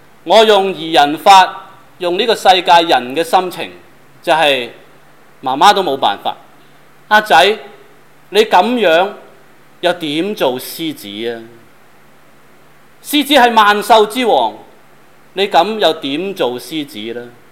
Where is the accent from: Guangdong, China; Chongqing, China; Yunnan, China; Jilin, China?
Guangdong, China; accent: Cantonese; 用我们广东话的语言去揣摩这些恶事的内涵